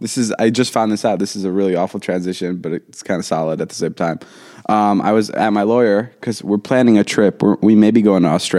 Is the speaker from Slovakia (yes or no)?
yes; Slovakia; I'm from Slovakia.